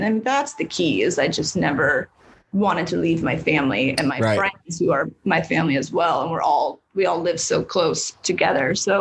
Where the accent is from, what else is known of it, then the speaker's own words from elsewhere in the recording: Huntington Beach, California, United States; Good old HB. Huntington Beach, born and bred.